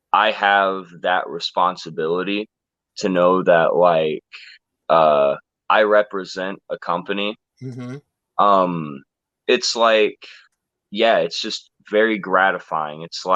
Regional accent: Illinois, United States; also born or lived in Montreal, Canada; I was born in Montreal, Quebec, Canada. I was there for like 3 years. We moved here when I was three. I guess I did grow up in central Illinois. I've been here since I was 3 years old.

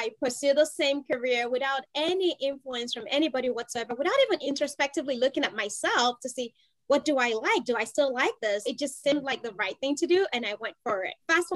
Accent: Nigeria; accent: Nigerian; now in New York, United States; Nigeria, because that's where I spent most of my early years before returning back to the state. And like every good Texan, I got here as soon as I could.

